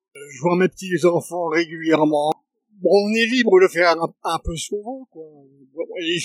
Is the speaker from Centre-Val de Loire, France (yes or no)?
no; Brittany, France; now in Briançon, France; Parce que je viens de Bretagne et j'ai perdu un de mes fils et ma femme. Donc j'ai plus personne en Bretagne.